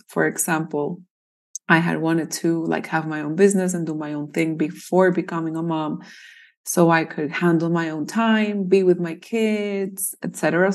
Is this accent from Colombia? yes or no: yes; Colombia; now in Boquete, Panama; I am from Colombia in South America, but I live in Panama, in the highlands of Panama in Boquete, with my husband and our 2.5-year-old little boy. I've been here for almost 9 years now.